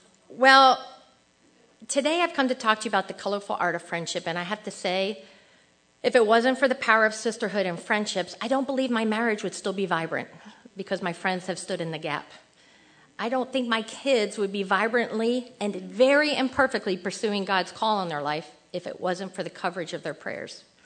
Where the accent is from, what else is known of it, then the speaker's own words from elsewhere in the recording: New Jersey, United States; because I'm from Jersey and we know how to roll